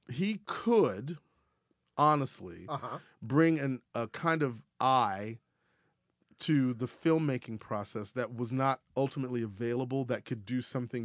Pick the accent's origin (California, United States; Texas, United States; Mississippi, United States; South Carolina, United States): Texas, United States; especially when I grew up in Texas and I was taking these classes where I was like literally the only black person in the class